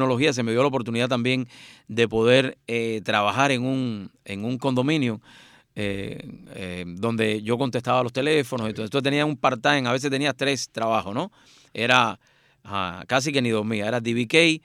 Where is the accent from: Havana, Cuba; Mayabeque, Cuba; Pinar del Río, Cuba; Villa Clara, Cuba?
Mayabeque, Cuba; Madruga; also born or lived in Güines; now in United States; de Cuba, como en mi caso, buscando libertad en los Estados Unidos de América. Yo era un niño, un joven, me crié en Madruga, nací en Guine